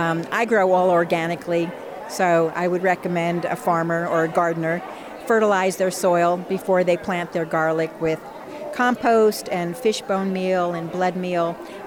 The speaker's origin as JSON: {"language": "English", "region": "Georgia", "country": "United States", "said": "But I'm from North Georgia, and I was used to growing softneck garlic, where the necks are soft and braidable."}